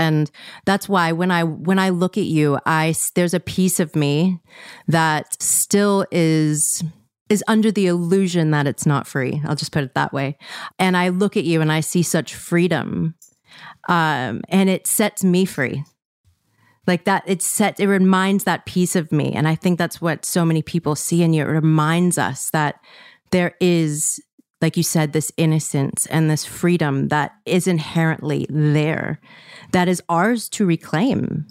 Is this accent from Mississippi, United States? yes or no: yes; Mississippi, United States; I grew up in Mississippi. My uncle was gay and died of AIDS when I was 11.